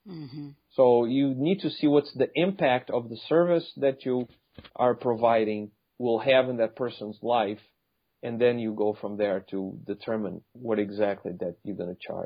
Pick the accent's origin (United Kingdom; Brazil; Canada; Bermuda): Brazil; now in United States; I'm originally from Brazil, and over there, money is not seen like it's seen here in the U.S.